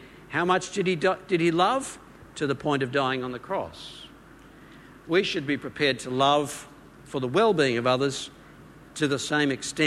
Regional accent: Victoria, Australia; I enjoy as an Australian, and what's more, as a Melbourne resident, the most livable city in the world.

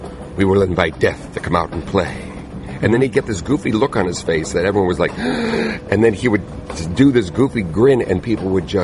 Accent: California, United States; my background is, I grew up in Southern California, got involved in magic when I was about 10 years old, the B&H School of Magic in Los Alamitos.

